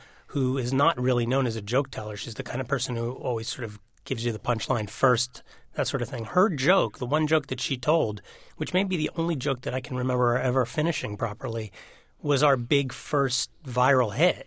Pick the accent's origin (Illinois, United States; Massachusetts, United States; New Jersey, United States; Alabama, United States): New Jersey, United States; Highland Park; Well, the first round we did in my hometown of Highland Park, New Jersey.